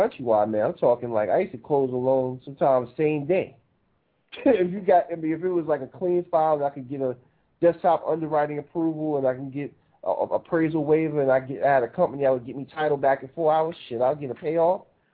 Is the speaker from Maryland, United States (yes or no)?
no; New York, United States; I'm from New York originally. I got some people that's up there.